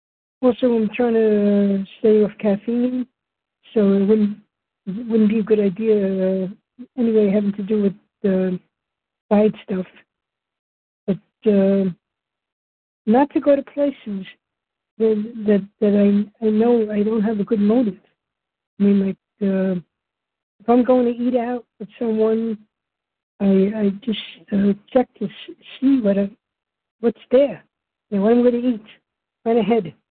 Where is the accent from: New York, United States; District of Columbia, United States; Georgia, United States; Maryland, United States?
New York, United States; from New York.